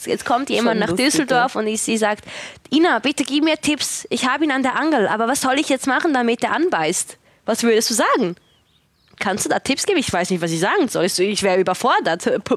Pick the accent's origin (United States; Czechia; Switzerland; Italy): Switzerland; Das gibt es bei uns in der Schweiz nicht.